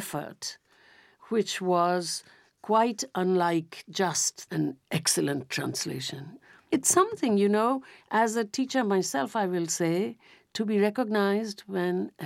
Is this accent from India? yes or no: yes; Calcutta, West Bengal, India; born there; So he left in 1937. And so therefore I was born in Calcutta. We were already in Calcutta.